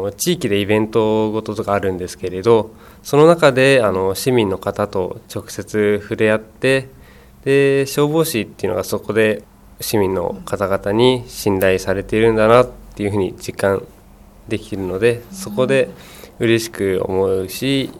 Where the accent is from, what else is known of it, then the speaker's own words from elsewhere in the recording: Fujisawa, Kanagawa, Japan; 地元藤沢で、